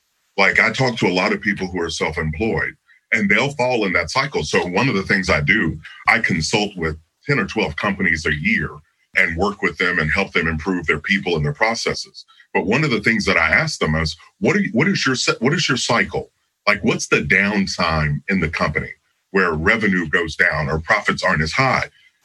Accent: Kentucky, United States; I grew up in Kentucky, so there are fields everywhere.

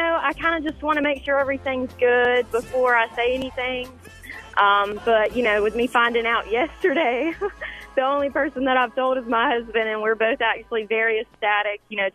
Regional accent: North Carolina, United States; I do. I'm from North Carolina.

